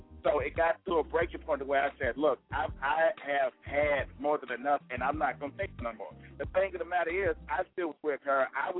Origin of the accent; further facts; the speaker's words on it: the South, United States; I'm from the South, you know, very sentimentally and all down South and stuff.